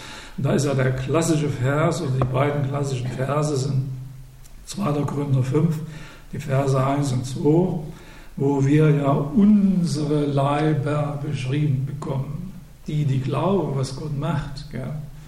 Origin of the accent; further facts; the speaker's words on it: Saxony, Germany; Ich bin ja Sachse, ich muss sagen, mit einem harten D.